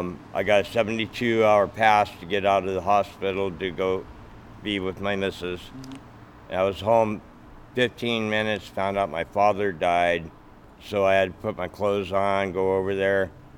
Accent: Shelton, Washington, United States; I'm from Shelton, Washington. I've been in and out of Port Town since I was 6 years old, and I'm 57 years old.

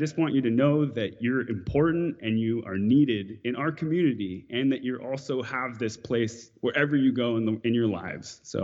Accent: Port Townsend, Washington, United States; Those of us who grew up in this community, myself, born and raised in Port Townsend, and I think really everyone who lives here, is raised and is held in part by this land.

